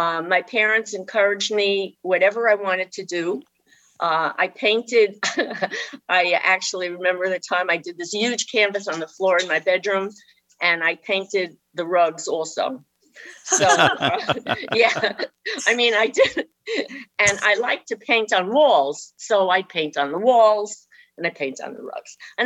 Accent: New York, United States; I grew up in the New York area in Westchester County and went to school in Westchester County.

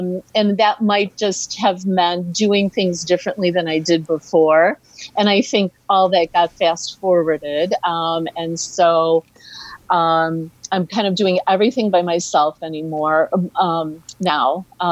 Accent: Chicago, Illinois, United States; I honestly think that growing up in Chicago and seeing all the Chicago School of Architecture

